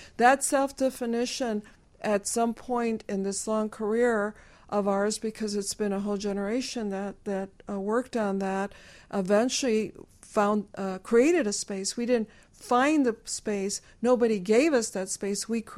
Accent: Chicago, Illinois, United States; we were from Chicago was not enough. They would still want to, like, dig deeper, but no, really, where are you from?

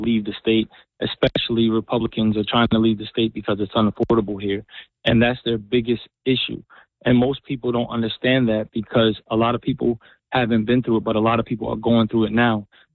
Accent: Elizabeth, New Jersey, United States; born and raised in Elizabeth, New Jersey, graduated in 07, joined the military in 07

